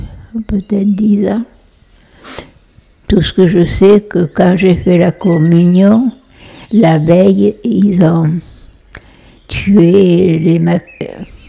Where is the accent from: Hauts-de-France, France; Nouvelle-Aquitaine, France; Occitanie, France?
Nouvelle-Aquitaine, France; Saint-Chamond; Eh oui. C'est pas très loin d'ici.